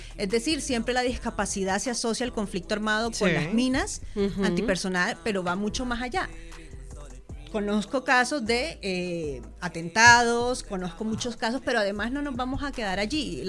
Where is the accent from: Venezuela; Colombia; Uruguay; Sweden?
Colombia; como colombianos y colombianas hemos respondido con violencia a las diferencias